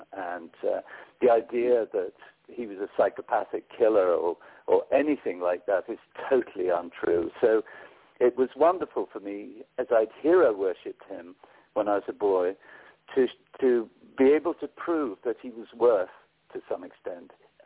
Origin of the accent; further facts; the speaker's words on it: England, United Kingdom; I have to say, I'm English, but I love America